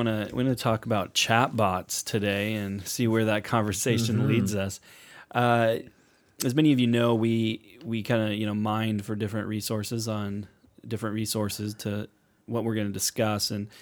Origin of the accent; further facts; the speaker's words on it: Portland, Oregon, United States; moved away as an adult; also born or lived in California; now in British Columbia, Canada; I was born in California, but I mm-hmm. lived most of my life in Portland before I came up to British Columbia mm-hmm. to go to college.